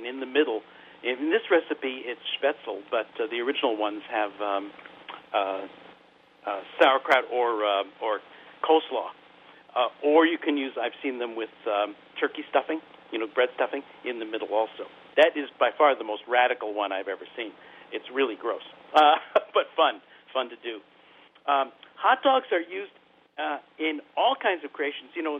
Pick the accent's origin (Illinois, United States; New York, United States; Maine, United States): New York, United States; Well, I have to tell you, I'm from New York also, originally.